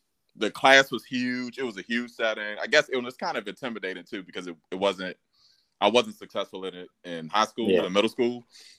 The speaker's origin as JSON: {"language": "English", "town": "Washington", "region": "District of Columbia", "country": "United States", "tie": "born or raised there", "said": "Born and raised in Washington, D.C."}